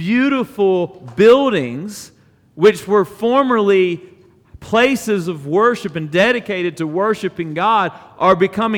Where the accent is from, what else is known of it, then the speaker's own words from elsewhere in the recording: United States; And I am fully American, because to be honest with you, that is my favorite food as well.